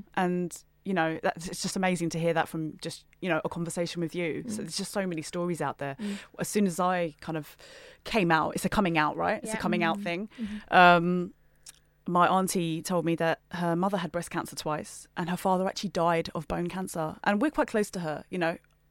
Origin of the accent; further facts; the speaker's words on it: Gravesend, South East England, United Kingdom; I'm here, I'm born, I'm from Gravesend in Kent.